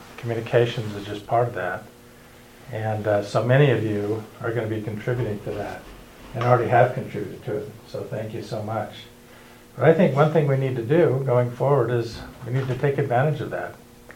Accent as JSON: {"language": "English", "region": "Montana", "country": "United States", "tie": "born or raised there", "said": "But I grew up in Montana, and you know, we hadn't been to Utah very much"}